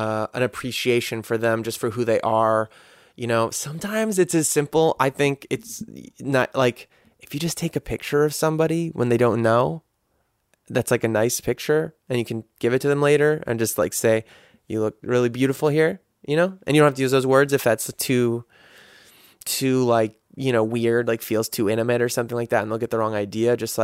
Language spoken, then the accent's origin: English; United States; as a guy growing up in America, we kind of learn to show our love through meanness.